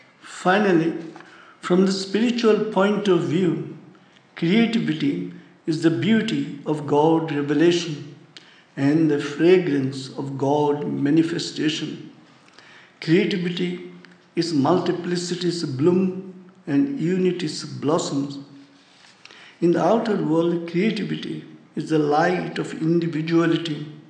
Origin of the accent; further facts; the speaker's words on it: India; Being an Indian, I feel I have the legitimate audacity to declare